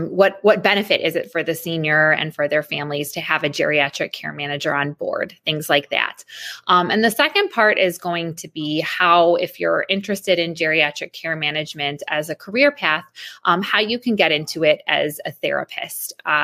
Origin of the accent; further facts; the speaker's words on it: Glenview, Illinois, United States; I'm from Glenview, Illinois, which is just north of Chicago. I've lived here most of my life, and I'm happy to be having my adulthood here as well after being raised here.